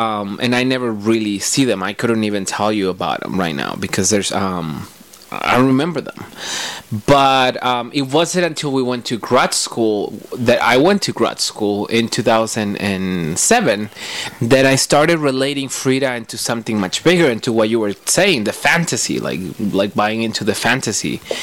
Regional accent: Mexico; I think I've always known about her growing up in Mexico

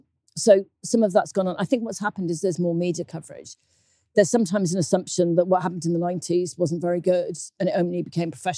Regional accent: Wales, United Kingdom; I was very lucky growing up in Wales.

